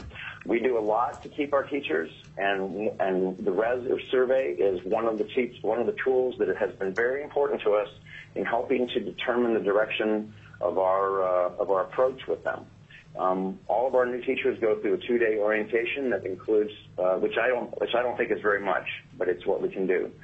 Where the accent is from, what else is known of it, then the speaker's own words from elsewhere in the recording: Ambler, Alaska, United States; I grew up in Northwest Arctic in the school district in the community of Ambler, so I very much appreciate what Dr. O'Brien is doing in my hometown